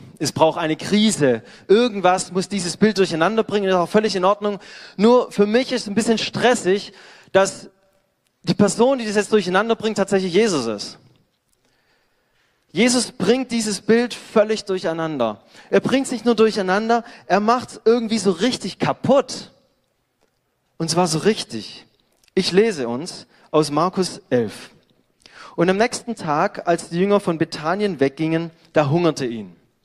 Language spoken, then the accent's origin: German; Baden-Württemberg, Germany; Ich komme ja aus dem Remstal.